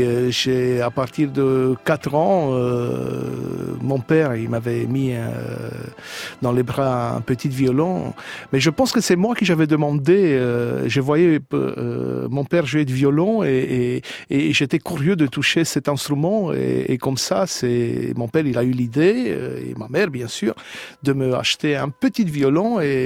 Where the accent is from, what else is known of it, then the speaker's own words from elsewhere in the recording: Bucharest, Romania; Si, je suis né là-bas, à Bucarest, en Roumanie, oui.